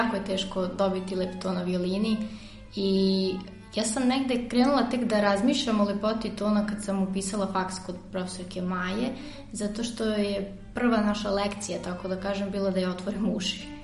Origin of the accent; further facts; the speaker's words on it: Požarevac, Southern and Eastern Serbia, Serbia; sviram violinu, iz Požarevca sam.